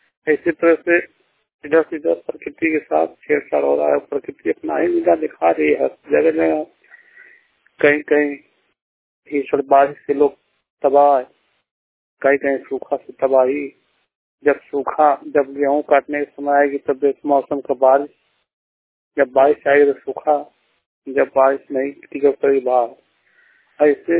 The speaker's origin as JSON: {"language": "Hindi", "town": "Sanauli", "region": "Uttar Pradesh", "country": "India", "said": "जिला गाजीपुर ब्लॉक देवकली गांव सनौली से बोल रहा हूँ। मैं सनौली ग्राम सभा के निवासी हूँ।"}